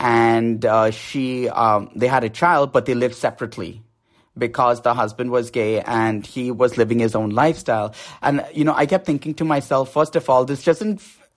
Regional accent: Mumbai, Maharashtra, India; now in United States; I grew up in Bombay, so I have all these different experiences.

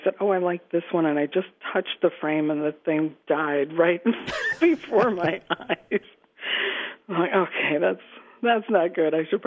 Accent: Minnesota, United States; I grew up in Minnesota where you have to be very practical about everything.

